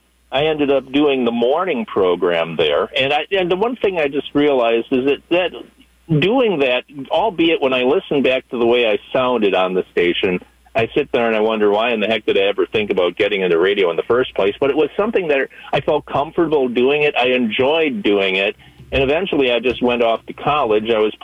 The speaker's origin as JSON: {"language": "English", "town": "Burlington", "region": "Wisconsin", "country": "United States", "tie": "born or raised there", "said": "Originally, I'm from Burlington. I was born and raised here, a graduate of Burlington High School."}